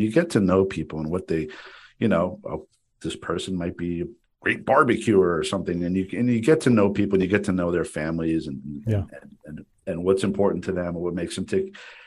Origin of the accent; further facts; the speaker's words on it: Paramus, New Jersey, United States; I grew up with you in Paramus